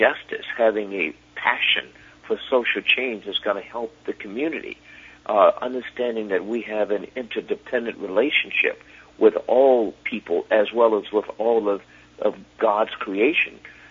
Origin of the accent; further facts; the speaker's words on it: Alabama, United States; When I was growing up in Alabama in the 50s and 60s